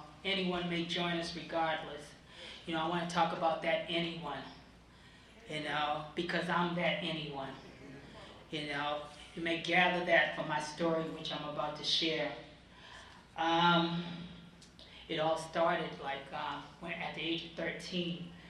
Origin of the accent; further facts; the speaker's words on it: Boston, Massachusetts, United States; I'm from Boston, Mass, the Boston area.